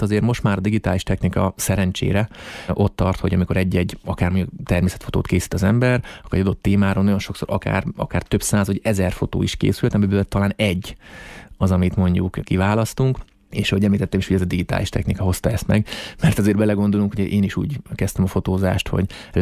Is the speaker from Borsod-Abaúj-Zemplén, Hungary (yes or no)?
yes; Miskolc, Borsod-Abaúj-Zemplén, Hungary; pont ezen gondolkoztam, hogy talán ez még nagyobb büszkeség az, hogy miskolciként egy ilyen képpel sikerült bekerülni